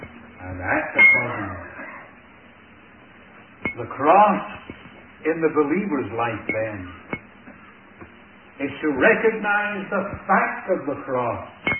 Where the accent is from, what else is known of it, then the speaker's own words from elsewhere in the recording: Scotland, United Kingdom; Here I am from Scotland, would you believe it?